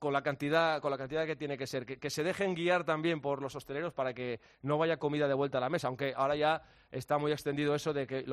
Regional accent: Pola de Lena, Asturias, Spain; Y yo pues estaré unos días en Pola de Lena, que es mi pueblo, y otros días en Gijón, que es mi pueblo político, que es donde me casé

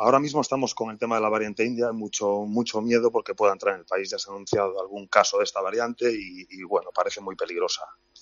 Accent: Vigo, Galicia, Spain; Yo soy gallego, soy de Vigo

